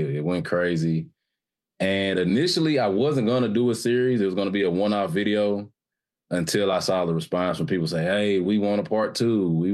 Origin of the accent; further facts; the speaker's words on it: Indianapolis, Indiana, United States; now in Georgia, United States; Born and raised in Indianapolis.